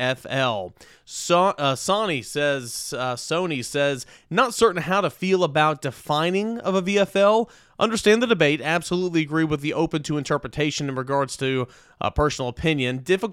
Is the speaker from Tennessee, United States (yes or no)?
yes; Tennessee, United States; I grew up in East Tennessee. I grew up in Jefferson County. It's about, 40 minutes away from downtown Knoxville.